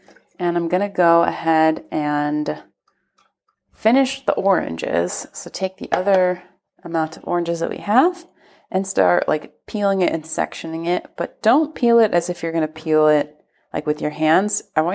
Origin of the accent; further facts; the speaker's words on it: United States; now in Italy; And I'm an American, even though I'm in Italy, so it's like, of course, my thoughts go out to my country.